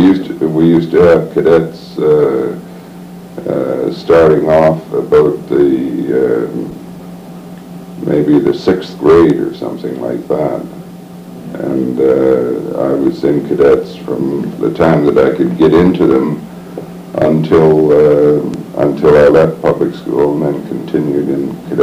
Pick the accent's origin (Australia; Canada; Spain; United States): Canada; Toronto, Ontario; born there; I was born in Toronto in 1910.